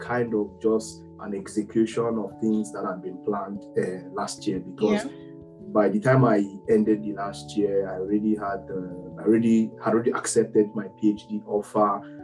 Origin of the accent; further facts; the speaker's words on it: Cameroon; English is a second language; now in Madrid, Spain; I'm from Cameroon. Currently, I am doing my PhD in telematics engineering at the India Networks Institute in Madrid, in Spain.